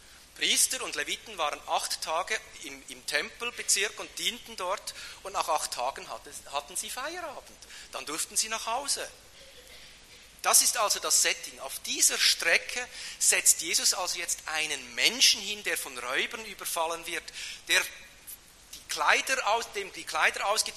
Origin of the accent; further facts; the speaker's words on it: Switzerland; accent: Swiss; Es ist für euch alle deutlich an meinem Akzent, der kommt nicht aus Stuttgart. Obwohl ihr auch nicht Hochdeutsch sprechen könnt, aber es wird deutlich, der kommt aus der Schweiz.